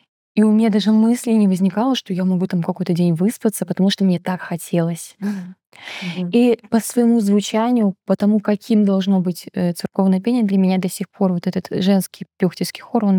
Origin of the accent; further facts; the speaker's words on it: Latvia; Я из Латвии, но Эстония — это тоже Прибалтика.